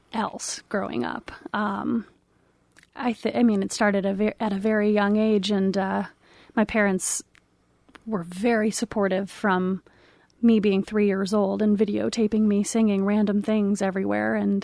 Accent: Portage, Michigan, United States; Well, I was born and raised in Portage, went to Portage Northern.

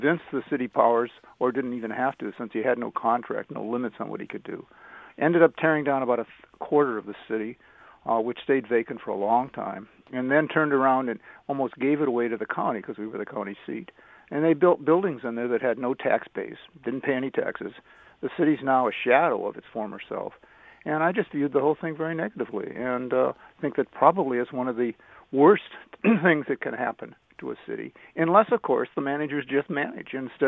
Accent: Midwest, United States; I grew up in the Midwest back in the 50s, 60s, and we had a town manager

